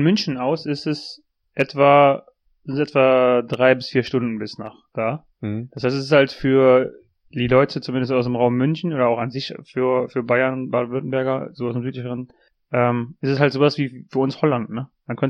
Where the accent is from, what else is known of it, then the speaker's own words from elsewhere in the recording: Trentino-Alto Adige, Italy; Südtirol ist ja im Norden von Italien, aber es ist halt, es ist eine deutschsprachige Region